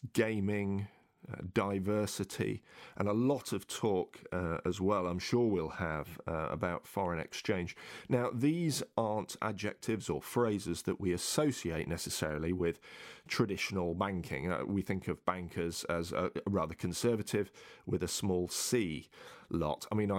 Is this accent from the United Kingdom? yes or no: yes; United Kingdom; as you guys will be able to tell by my dulcet tones, I'm European by birth. I guess I'm a Brit, but I'm certainly a European, I hasten to add.